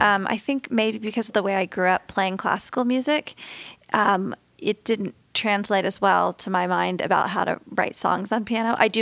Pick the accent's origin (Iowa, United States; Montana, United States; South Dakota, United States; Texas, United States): Texas, United States; I'm from Texas, you know, so like football and cheerleading is our religion.